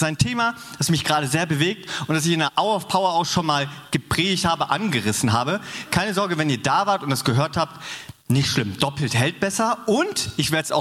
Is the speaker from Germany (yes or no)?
yes; Northern Germany, Germany; im Norden, wo ich herkomme, gibt es keine Berge, ja?